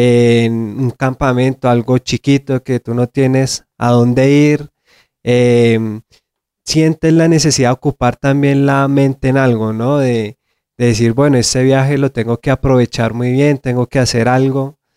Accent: Colombia; Yo soy como el colombiano que más ha durado allá en estos campamentos

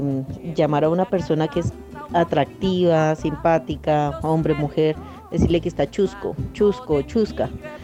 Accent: Bogotá, Colombia; Yo soy de Bogotá y de pronto algunas palabras muy, muy comunes que usamos los bogotanos

